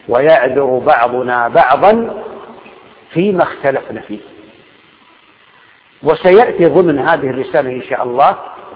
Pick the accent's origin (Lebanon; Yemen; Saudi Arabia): Saudi Arabia; حتى في بلادنا السعودية لها أتباع ومنافحون